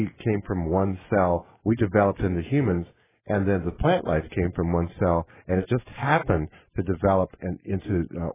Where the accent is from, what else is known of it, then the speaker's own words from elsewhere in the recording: California, United States; Now, I'm from Southern California.